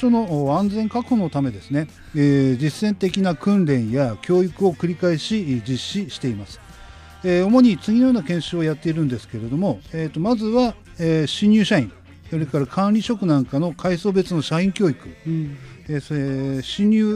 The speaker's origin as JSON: {"language": "Japanese", "town": "Tokai", "region": "Ibaraki", "country": "Japan", "tie": "born or raised there", "also_born_or_lived": "Hitachi", "said": "生まれは日立市です。育ちは東海村になります。"}